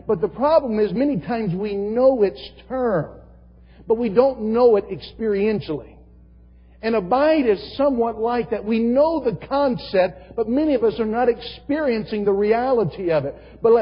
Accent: Southern United States, United States; Again, I grew up in the South. I am a Southerner because I grew up there. I was born there.

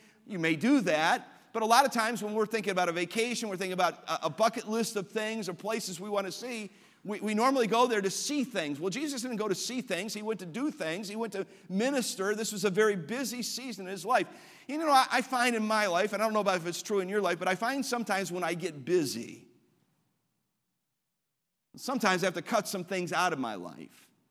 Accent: Cleveland, Ohio, United States; And as a boy growing up in Cleveland, Ohio, Cleveland had a population in the city itself of over 800,000.

